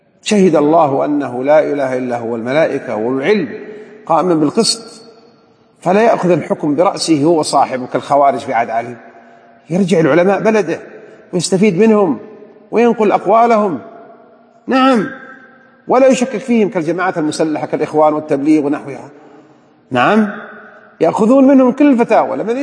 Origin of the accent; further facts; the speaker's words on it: Jeddah, Makkah Province, Saudi Arabia; ثم نرجع إلى بلادنا جدة